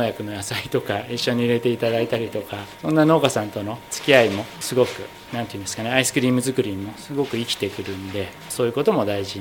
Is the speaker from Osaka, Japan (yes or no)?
no; Urayasu, Chiba, Japan; also born or lived in Tokyo; 出身は生まれは東京で、2年生ぐらいまで育って、でそこから千葉の浦安の方で育ちました。